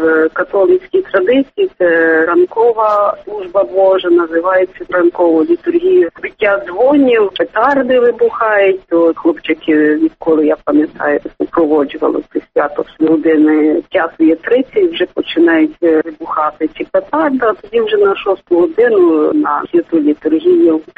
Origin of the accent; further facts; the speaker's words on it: Warsaw, Masovian Voivodeship, Poland; born there; Ukrainian is a second language; Я людина міська, народилася в Варшаві.